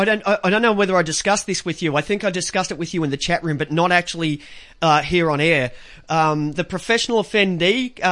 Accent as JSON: {"language": "English", "country": "Ireland", "said": "Like, I'm from Ireland, you're from Italy"}